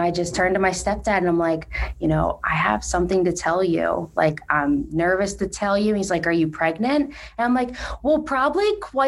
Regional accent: Pennsylvania, United States; So I grew up right outside of Philly, and I was a weird kid.

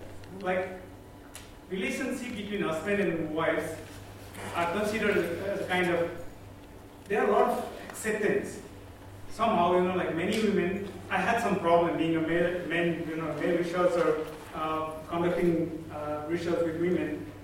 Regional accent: Nepal; basically, I'm from Nepal, conducting research on gender issues in Nepal.

